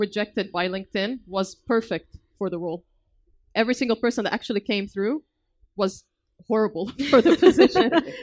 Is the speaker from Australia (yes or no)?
yes; Australia; I'm from Australia, so everyone expects me to speak with R&R and kind of like have that accent, right? Not true, I don't have it.